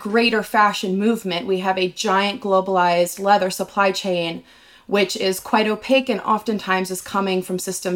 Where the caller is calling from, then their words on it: Bend, Oregon, United States; I'm calling in from Bend, Oregon